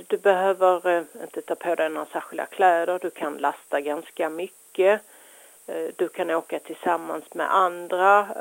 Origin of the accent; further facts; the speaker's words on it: Kävlinge, Skåne, Sweden; now in Lund, Sweden; Men jag är född och uppväxt i Kävlinge kommun och hade precis så långt i skolan att man inte fick skolskjuts.